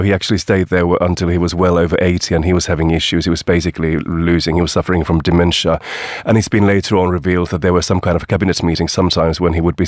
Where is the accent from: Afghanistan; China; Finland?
Finland; English is a second language; my home country, Finland